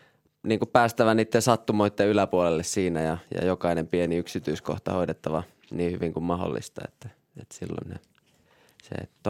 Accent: Storvreta, Uppsala County, Sweden; Joo, siellä itsekin pienenä monesti kävi Uppsalassa siellä Storvreta kotikonnoilla.

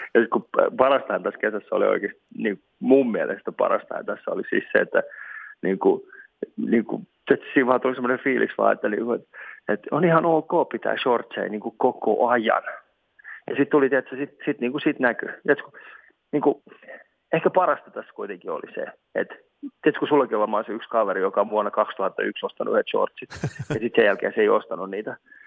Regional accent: Tampere, Pirkanmaa, Finland; accent: Tampere; mun tuntuu jäämään Tampereen aksentti vähän pilaa tämä juttu.

